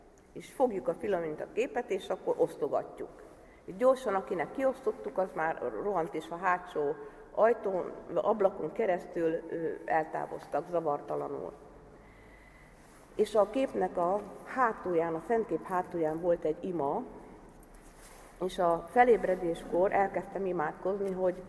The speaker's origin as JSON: {"language": "Hungarian", "town": "Szeged", "region": "Csongrád-Csanád", "country": "Hungary", "said": "Szegedről származom, és 30 évvel ezelőtt tértem meg"}